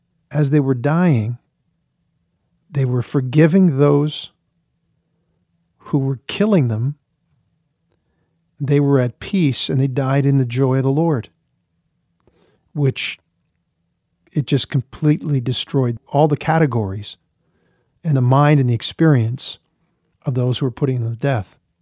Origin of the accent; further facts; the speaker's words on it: Minnesota, United States; I'm from the Twin Cities area, I'm in Minnesota, went to school there.